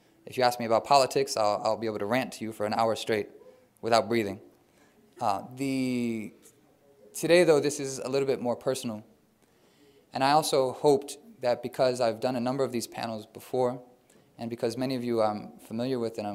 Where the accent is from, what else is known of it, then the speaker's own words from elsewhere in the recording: Pennsylvania, United States; also born or lived in Rhode Island / Connecticut; now in Brooklyn, United States; I grew up just north of here in Bucks County, Pennsylvania. I was born in Rhode Island, grew up in Pennsylvania, lived in Connecticut for a couple of years